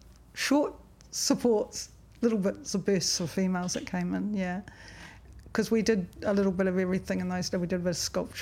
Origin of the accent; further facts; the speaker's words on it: Northland, New Zealand; I came from the Bay of Islands.